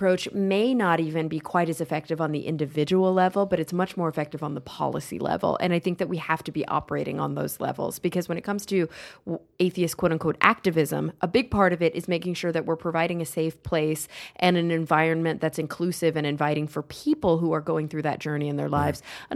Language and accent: English; Plano, Texas, United States; also born or lived in Denton; So I grew up in Plano, born and raised.